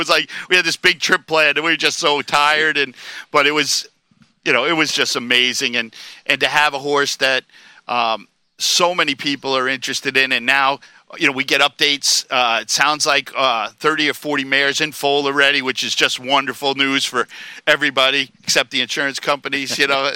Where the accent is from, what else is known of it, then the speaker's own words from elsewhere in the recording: Long Island, New York, United States; being a New Yorker, a Long Island kid at Belmont Park